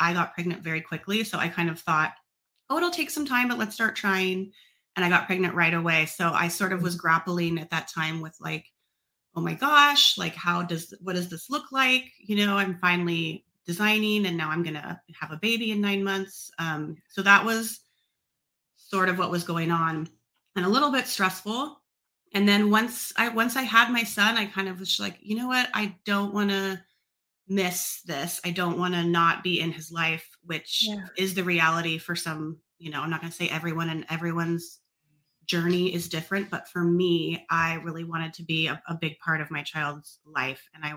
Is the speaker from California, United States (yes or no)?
yes; California, United States; I think I was raised in Northern California. I had a pretty good childhood.